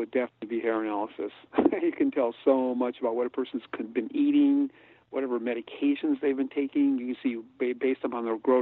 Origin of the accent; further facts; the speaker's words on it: Wisconsin, United States; I grew up in Wisconsin for 50 years.